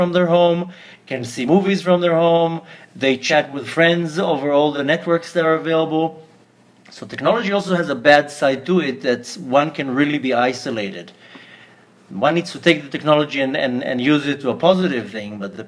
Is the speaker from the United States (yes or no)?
no; Israel; I grew up in Eretz Israel. My mother's Australian, so her parents were in Sydney.